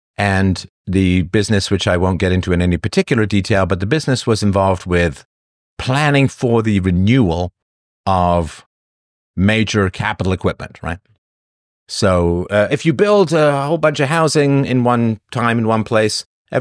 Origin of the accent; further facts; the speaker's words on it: Toronto, Ontario, Canada; I was actually in Toronto today. It's a shit heap. I grew up in Toronto. I loved that city.